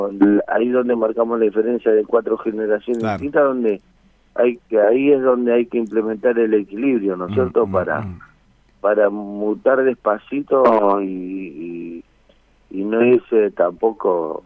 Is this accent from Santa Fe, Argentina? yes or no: yes; Santa Fe, Argentina; como santafesino te hace sentir orgulloso.